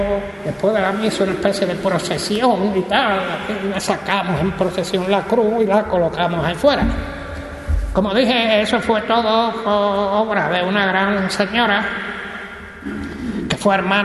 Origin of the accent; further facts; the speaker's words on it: Seville, Andalusia, Spain; yo me acuerdo de niño estudiando en Sevilla